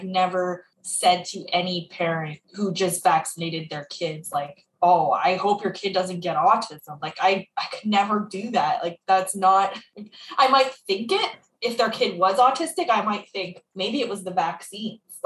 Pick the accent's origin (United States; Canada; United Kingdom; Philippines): Canada; I'm from Canada.